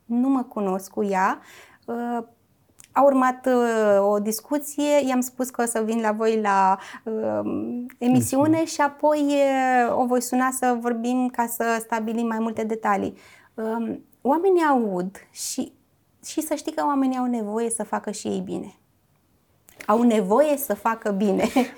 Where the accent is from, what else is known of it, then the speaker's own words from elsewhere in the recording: Constanța, Constanța County, Romania; Eu sunt din Constanța.